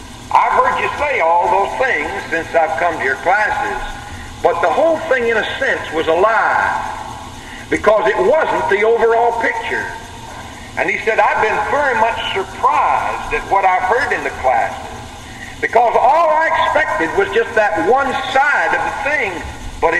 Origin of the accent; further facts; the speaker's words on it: the South, United States; I can speak very plainly on that because I'm a Southerner.